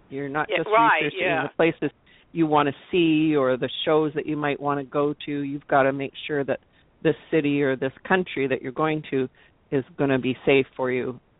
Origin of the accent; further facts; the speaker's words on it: Canada; being a Canadian, having lived here all my life, I've never been there.